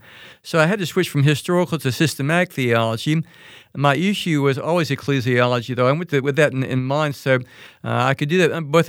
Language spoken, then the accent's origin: English; Gaffney, South Carolina, United States; also born or lived in Virginia; I was born in Virginia, but grew up outside the town of Gaffney, South Carolina, raised in a country Baptist church there where I came to faith relatively early on